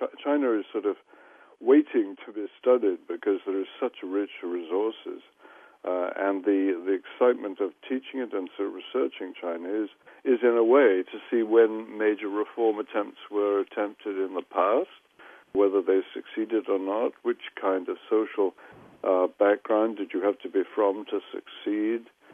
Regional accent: England, United Kingdom; moved away as an adult; now in United States; But I came to the States from England in 1959

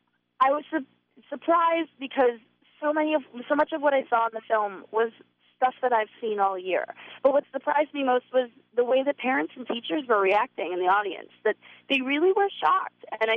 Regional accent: Rochester, United States; Obviously, Rochester is one of my first goals because that's my hometown.

